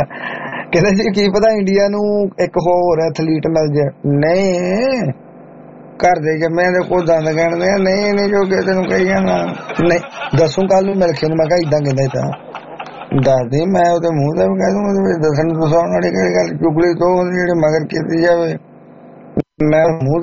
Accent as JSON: {"language": "Punjabi", "town": "Tibba", "region": "Punjab", "country": "India", "tie": "born or raised there", "said": "ਤਾਇਆ ਮੇਰਾ ਪਿੰਡ ਟਿੱਬਾ ਸੁਲਤਾਨਪੁਰ ਕੋਲ, ਠੱਠਾ ਟਿੱਬਾ"}